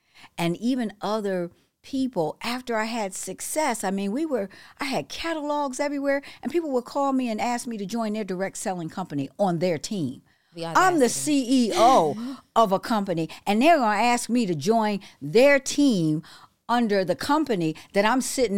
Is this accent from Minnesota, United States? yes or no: no; Detroit, Michigan, United States; And then went back to the University of Michigan in Dearborn, because I'm from Detroit. And I went back home